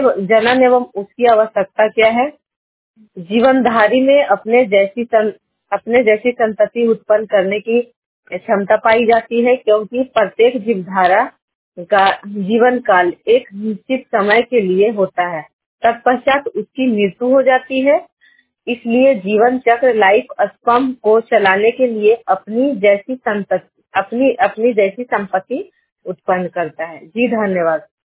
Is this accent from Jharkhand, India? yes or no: no; Bihar, India; प्रखंड नारदीगंज, और मैं नवादा जिला से बिलोंग करती हूँ।